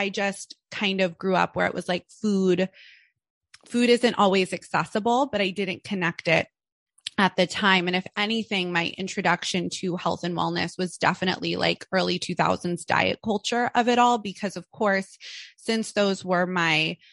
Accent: Malibu, California, United States; also live in Los Angeles. I was born and raised here. But I grew up in a very affluent beach community. I grew up in Malibu, California.

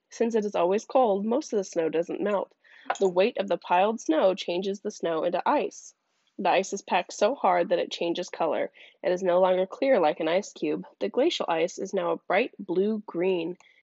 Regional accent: Alaska, United States; and we are actually from Alaska. I don't know if I've ever mentioned that before. And we are from the interior of Alaska, and right now it's actually pretty chilly.

